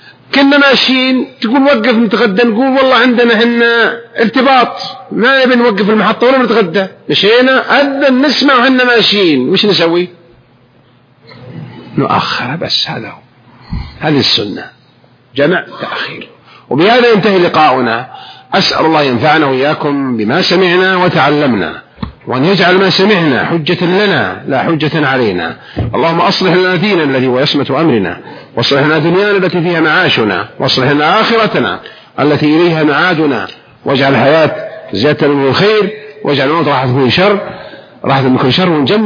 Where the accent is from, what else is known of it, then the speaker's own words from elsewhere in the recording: Jeddah, Makkah Province, Saudi Arabia; مثلي أنا من أهل جدة